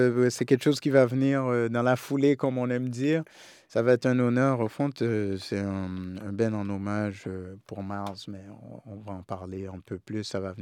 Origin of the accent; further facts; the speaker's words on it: Montreal, Quebec, Canada; à Montréal? C'est ma ville natale